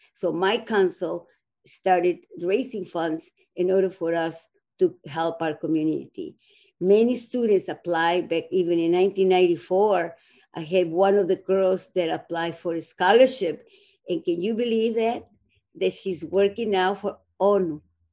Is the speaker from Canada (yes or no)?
no; Mexico; now in United States; Actually, I'm from Mexico originally. I immigrated back in, I don't even remember what year. It was almost 50 years ago too. There was 1964.